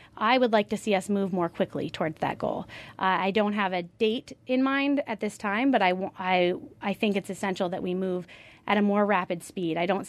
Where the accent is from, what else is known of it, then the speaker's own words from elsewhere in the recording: Brattleboro, Vermont, United States; I grew up in Vermont. I was born in Brattleboro Memorial Hospital. Part of my childhood includes, you know, jumping in lakes and rivers and drinking fresh, clean water.